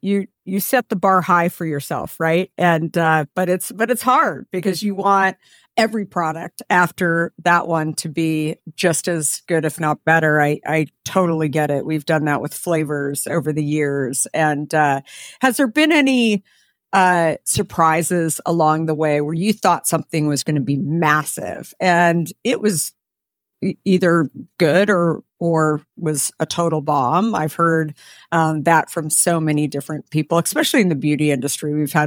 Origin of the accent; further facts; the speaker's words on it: Arizona, United States; I grew up in Arizona, where a very, you know, Hispanic culture